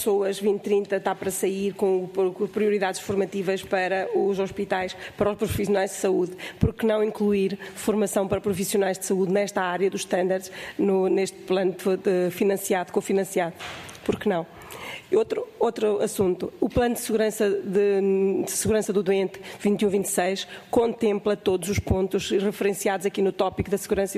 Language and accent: Portuguese; Centro, Portugal; Eu venho da Cova da Beira e sinto essa necessidade.